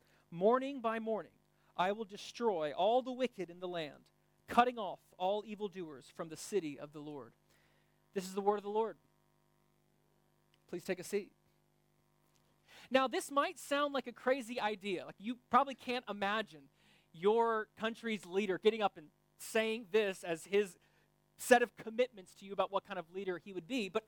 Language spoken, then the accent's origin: English; United States; now in Belgium; And of course, my home country, America, we've had our elections.